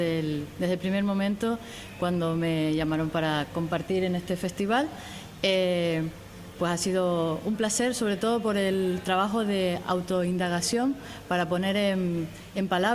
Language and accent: Spanish; La Orotava, Canary Islands, Spain; yo soy de La Orotava y estoy muy cerquita